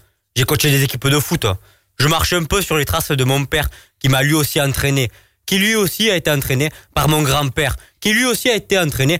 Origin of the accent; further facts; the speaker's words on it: Marseille, Provence-Alpes-Côte d'Azur, France; j'ai 32 ans. Je suis un pur Marseillais parce que mes parents sont Marseillais. Ma mère et mon père de la rue La Canebière. Mes grands-parents sont tout aussi Marseillais.